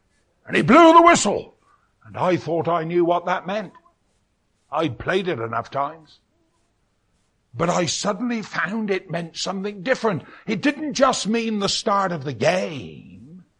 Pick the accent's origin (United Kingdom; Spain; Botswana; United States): United Kingdom; England; as far as an Englishman is concerned